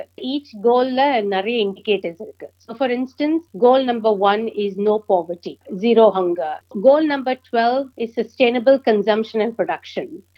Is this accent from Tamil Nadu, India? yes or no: no; Mumbai, Maharashtra, India; moved away as an adult; also born or lived in Pune / Canada; now in Melbourne, Australia; நான் வந்து பாம்பேல, ஆக்சுவலி பூனால பிறந்தேன். மோஸ்ட் ஆஃப் மை லைஃப், என்னோட எஜுகேஷன் எல்லாம் பாம்பேல தான் ஆச்சு. என்னோட மாஸ்டர்ஸ் டிகிரிக்கு வேண்டி நான் கனடாக்கு போனேன். அங்கேருந்து மாஸ்டர்ஸ் இன் ஆர்கிடெக்சர் பண்ணிட்டு மெல்பர்னுக்கு வந்தேன்.